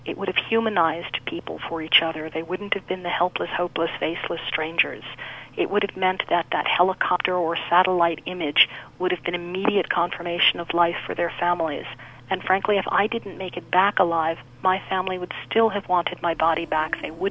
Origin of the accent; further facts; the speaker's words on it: New York City, New York, United States; I grew up in New York City, and in the basement of the building I lived in, there was a room